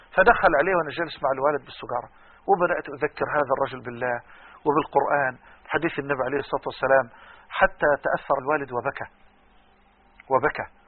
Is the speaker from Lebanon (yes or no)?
no; Damouh, Egypt; وأنا طفل صغير لازلت أذكر كان يصطحبني معه إلى الجامع الكبير في قريتنا الكريمة في دموه،